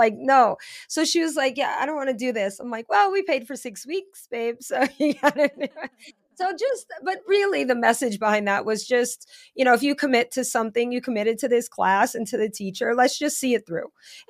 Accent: Louisiana, United States; also born or lived in Connecticut; I'm from Louisiana. My whole family's there.

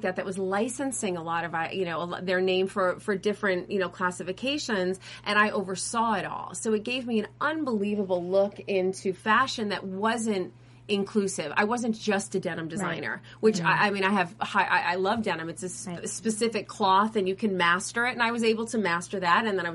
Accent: Massachusetts, United States; And, you know, I grew up in the Berkshires, as you see.

